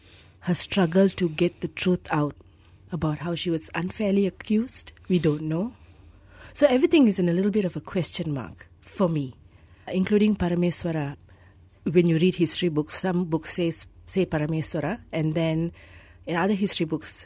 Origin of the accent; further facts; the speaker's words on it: Malaysia; I actually, as a Malaysian, I question many things. I love this country. I love being here.